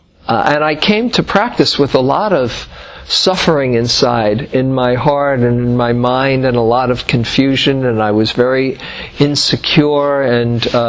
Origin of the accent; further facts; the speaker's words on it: New York, United States; and I was from New York, and he sounded like he was from New York too